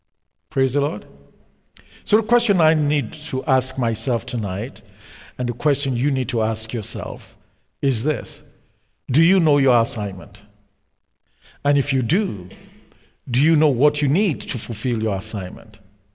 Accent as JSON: {"language": "English", "country": "Nigeria", "tie": "born or raised there", "said": "growing up in Nigeria as a young person, we used to play soccer"}